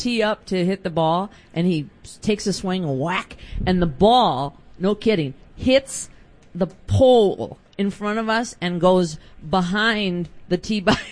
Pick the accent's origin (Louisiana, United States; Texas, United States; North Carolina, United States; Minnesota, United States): Minnesota, United States; Minneapolis; I grew up about a stone's throw from here. My mom still lives in the house that I grew up in Prospect Park in southeast Minneapolis.